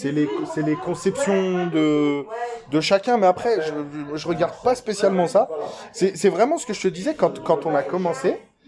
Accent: Bellegarde-sur-Valserine, Auvergne-Rhône-Alpes, France; moi, je viens d'une petite ville de l'Ain qui s'appelle Bellegarde-sur-Valserine.

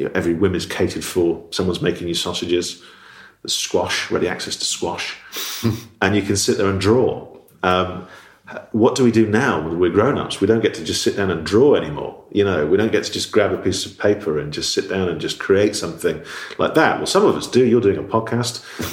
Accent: Dundee, Scotland, United Kingdom; accent: Dundonian; Because I was born in Dundee, and I lived in Dundee until I was about seven, and I had a very strong Dundonian accent, which I then lost because I'm an only child.

